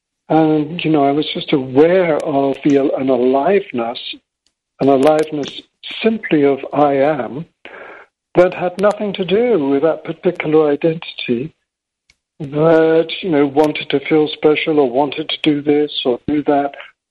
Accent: England, United Kingdom; And also I have this English passport, you know, and being an English white male

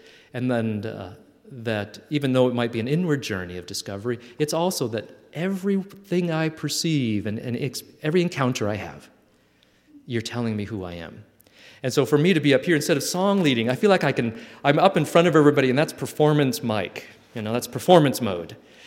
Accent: Grand Forks, North Dakota, United States; born there; And I was born there in December during a blizzard, you know.

